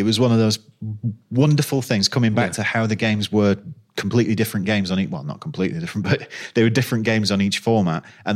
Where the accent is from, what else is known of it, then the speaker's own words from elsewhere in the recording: the north of England, United Kingdom; I grew up in the North.